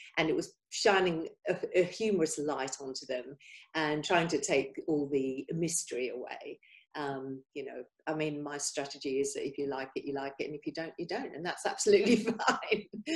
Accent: Winchester, South East England, United Kingdom; So I grew up in England, in Hampshire, just outside Winchester, vibrant redhead and the shyest child on the planet.

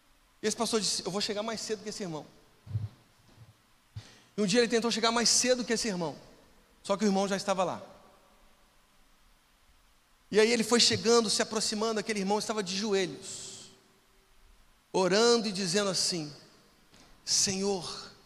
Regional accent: Minas Gerais, Brazil; Eu sou mineiro. Vocês já perceberam já, nem o jeito de falar é mineiro, né?

